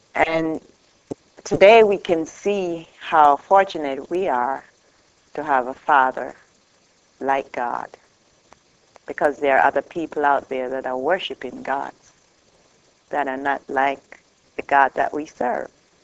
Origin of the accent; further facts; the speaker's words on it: Jamaica; I used to call myself a special child because I'm from Jamaica. It's a fairly poor country.